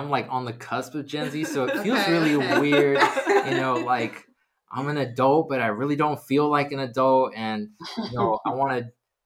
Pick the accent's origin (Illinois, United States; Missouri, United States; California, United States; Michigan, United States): California, United States; San Diego; now in Atlanta, United States; I am originally from San Diego, and I've been in Atlanta for a year now.